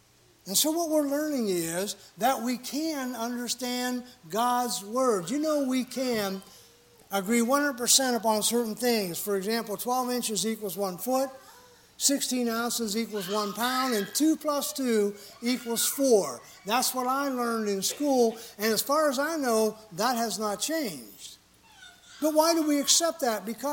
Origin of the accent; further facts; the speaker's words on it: West Virginia, United States; there was a sister there that somehow she was told that I was from West Virginia.